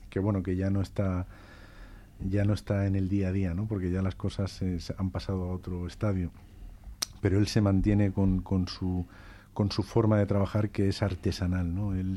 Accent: Barcelona, Catalonia, Spain; Yo soy de Barcelona.

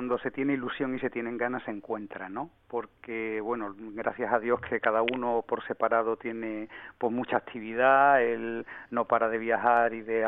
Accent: Seville, Andalusia, Spain; poder venir aquí a mi casa, a mi tierra, desde donde fuera, para trabajar con él. Era una excusa perfecta para pasar unos días en Sevilla

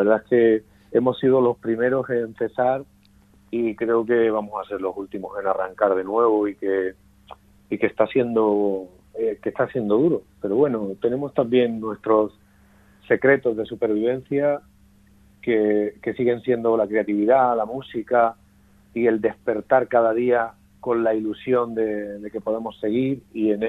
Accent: Elche, Valencian Community, Spain; aunque mi lengua materna no lo es, pues yo nací realmente aquí en Elche, los orígenes son de Granada, pero yo estoy en mi calle viviendo desde crío escuchando hablar valenciano

